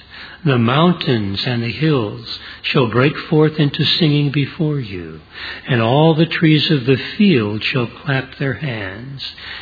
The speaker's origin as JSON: {"language": "English", "region": "California", "country": "United States", "tie": "born or raised there", "said": "Now, Linda and I were born and raised in California, the land of earthquakes."}